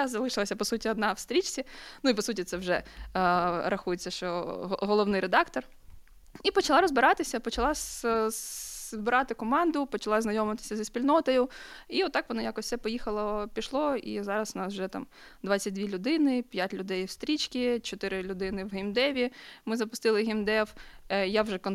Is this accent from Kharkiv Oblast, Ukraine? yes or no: yes; Kharkiv, Kharkiv Oblast, Ukraine; now in Kyiv, Ukraine; я тільки переїхала в Київ з Харкова, бо я сама з Харкова.